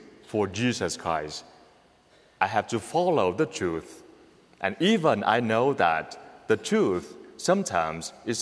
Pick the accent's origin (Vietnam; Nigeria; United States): Vietnam; moved away; I grew up in Vietnam, the communist country.